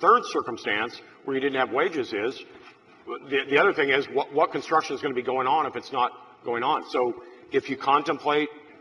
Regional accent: Independence, Missouri, United States; And I'm from Independence, and the last human being from Independence, Missouri, used the atomic bomb twice.

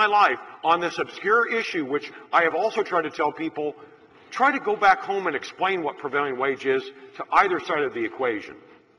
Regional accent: Missouri, United States; Senator, we're from Missouri.

